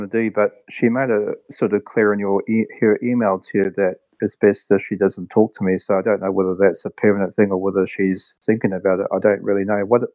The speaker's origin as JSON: {"language": "English", "country": "New Zealand", "tie": "born there", "said": "She lives in New Zealand, and I was born in New Zealand, so it's no problem for me to go there for, say, 4 weeks holiday and meet her."}